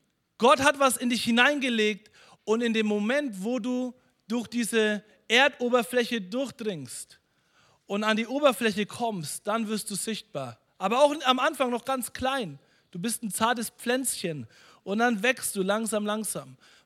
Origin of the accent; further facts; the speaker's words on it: Bavaria, Germany; accent: Franconian; Es war eine Katastrophe als Deutscher. Ich konnte Fränkisch.